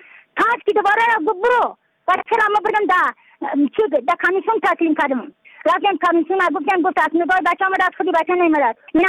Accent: Badakhshan, Afghanistan; از بدخشان هستم، مرکز بدخشان ولسوالی اتکل پایان.

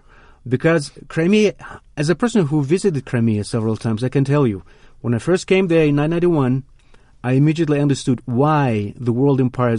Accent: Kazakhstan; English is a second language; I grew up in Kazakhstan where ethnic Germans were there

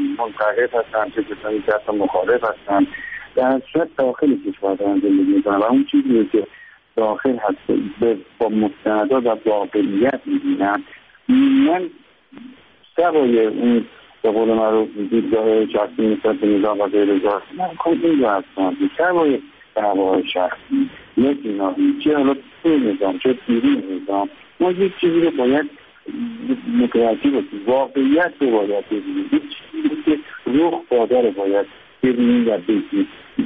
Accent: Iran; به عنوان یک ایرانی، به عنوان یک مهندس ایرانی

